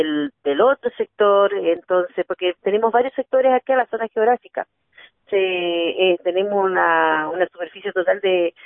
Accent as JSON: {"language": "Spanish", "town": "Doyinco", "country": "Chile", "said": "soy del LOF Territorio Doyinco, ex Juan Bautista Manquilev."}